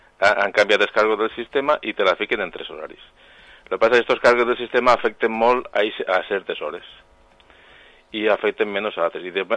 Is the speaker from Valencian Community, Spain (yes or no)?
yes; La Vall d'Uixó, Valencian Community, Spain; jo soc ballero, soc de Vall d'Uixó, entonces estem propets.